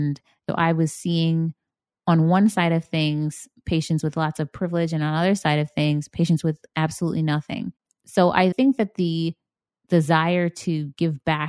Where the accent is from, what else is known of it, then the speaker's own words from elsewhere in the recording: Bronx, New York, United States; So I grew up in the Bronx. My parents are from Barbados.